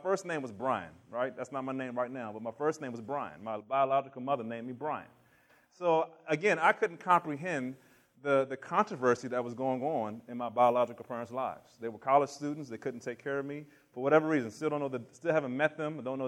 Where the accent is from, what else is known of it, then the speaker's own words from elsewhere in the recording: Maryland, United States; I grew up in Maryland, about 40 minutes from D.C. We grew up in the country on 6 acres.